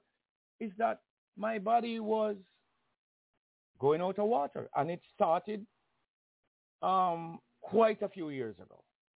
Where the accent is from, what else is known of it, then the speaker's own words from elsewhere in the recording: Jamaica; I learned that my problem was the way I grew up in Jamaica.